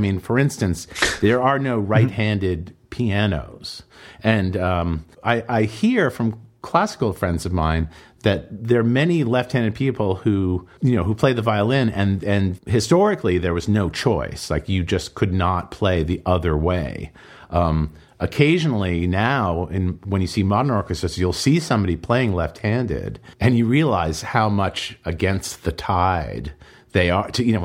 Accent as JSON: {"language": "English", "town": "Boston", "region": "Massachusetts", "country": "United States", "tie": "born or raised there", "said": "even just growing up in the Boston, like, the sort of burgeoning punk rock new wave scene of Boston in the 70s"}